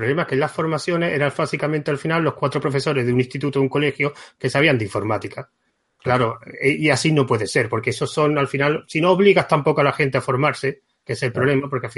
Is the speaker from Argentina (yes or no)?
no; Andalusia, Spain; Yo soy andaluz